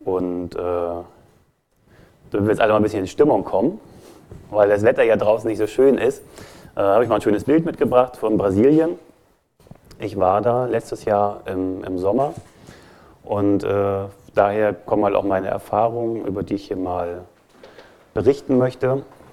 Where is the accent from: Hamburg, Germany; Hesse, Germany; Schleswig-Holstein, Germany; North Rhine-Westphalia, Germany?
Hamburg, Germany; ich komme aus Hamburg.